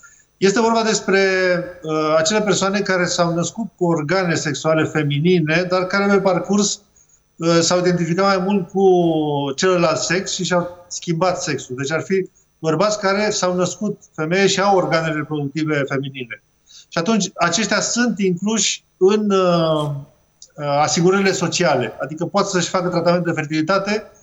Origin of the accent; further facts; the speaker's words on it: Romania; cel puțin din perspectiva noastră ca români.